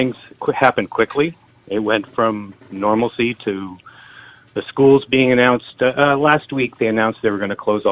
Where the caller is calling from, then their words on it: Toronto, Ontario, Canada; I'm calling from Etobicoke, which is Toronto, Canada.